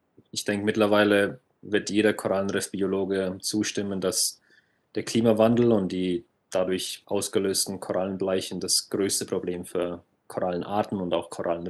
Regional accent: Bad Neustadt, Bavaria, Germany; accent: Franconian; Das kann der Akzent vielleicht schon ein bisschen verraten. Ich komme aus dem Frankenland. Ich komme aus der Nähe von Würzburg in der Rhön, genauer gesagt Bad Neustadt, ein kleiner Ort mit 15.000 Einwohnern. Habe da eigentlich meine komplette Kindheit verbracht.

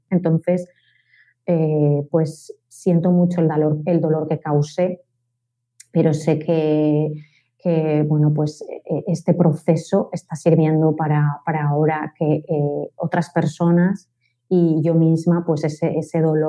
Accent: Valencia, Valencian Community, Spain; me llegaron bastantes historias, no solamente de Valencia, que yo soy de Valencia, sino del resto de España

